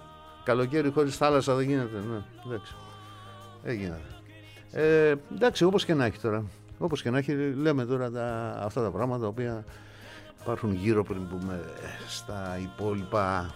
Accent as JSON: {"language": "Greek", "region": "Western Greece", "country": "Greece", "said": "Γιατί για μένα που είμαι από Δυτική Ελλάδα, διακοπές νοούνταν μόνο στο Αιγαίο."}